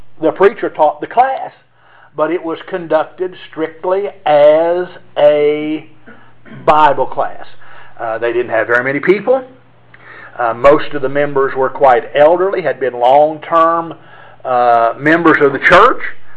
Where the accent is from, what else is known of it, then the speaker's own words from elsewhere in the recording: Shock, West Virginia, United States; The church that I grew up in Shock, West Virginia. Don't you love that? Shock, West Virginia.